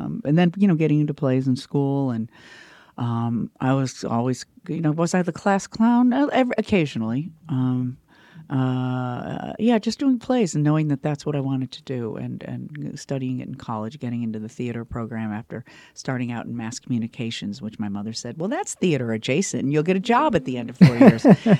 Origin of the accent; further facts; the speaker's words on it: Chicago, Illinois, United States; The movie that was, you know, I'm from Chicago and it was shot in Chicago.